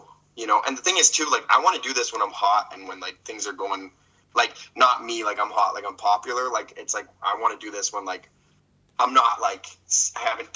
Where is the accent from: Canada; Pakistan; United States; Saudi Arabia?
Canada; it's like one of our only ways to make money as Canadian comedians.